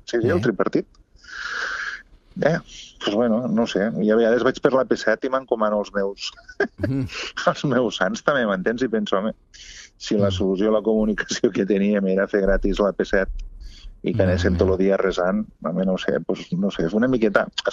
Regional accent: Catalonia, Spain; Jo sempre he pensat que com a català voldria que no fos així.

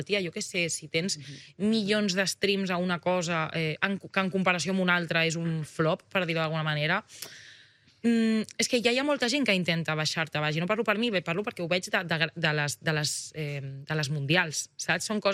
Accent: Catalonia, Spain; i sento que això com a català és algo del que sentir-se molt orgullós

